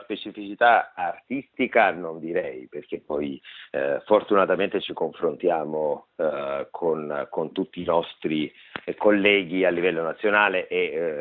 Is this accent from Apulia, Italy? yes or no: yes; Apulia, Italy; accent: Salentino dialect; avendo cominciato con il mio dialetto, il dialetto salentino